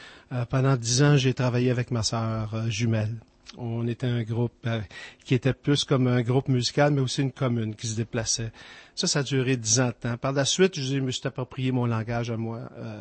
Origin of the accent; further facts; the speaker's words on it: Montreal, Quebec, Canada; je viens de Montréal. Montréal-Est, la partie industrielle. Et je suis resté longtemps. Alors, on a grandi là, ma sœur et moi. Et puis, mon père travaillait dans les raffineries de pétrole.